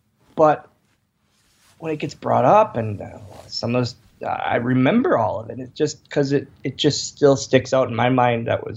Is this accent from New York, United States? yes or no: no; Oshkosh, Wisconsin, United States; I'm a kid from Oshkosh, Wisconsin, that somehow wrote a book